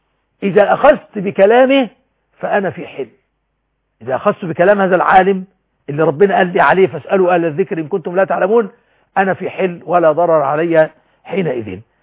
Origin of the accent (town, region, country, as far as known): Egypt